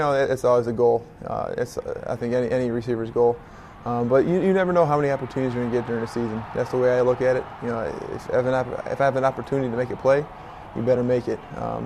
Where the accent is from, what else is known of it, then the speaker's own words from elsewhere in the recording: Chicago, Illinois, United States; because I grew up in Chicago and I was a Bears fan, the '85 Bears and all that.